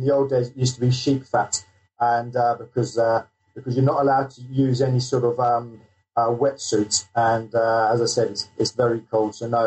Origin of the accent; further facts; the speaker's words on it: South of England, United Kingdom; because I'm actually coming from London, England, and I grew up in the south of England.